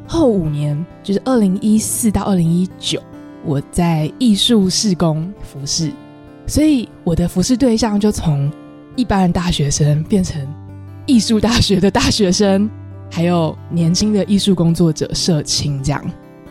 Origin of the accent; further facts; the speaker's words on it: Taiwan; 特别是我自己在台湾土生土长的时候接触到的文化跟我的基督信仰